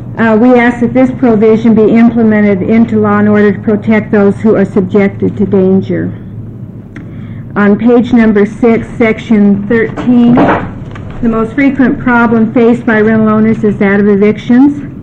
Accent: Eugene, Oregon, United States; I'm from Eugene, Oregon

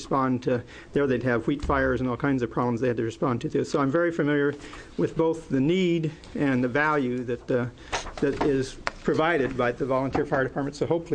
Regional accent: Wallowa, Oregon, United States; I just wanted to disclose that I was raised in Wallowa

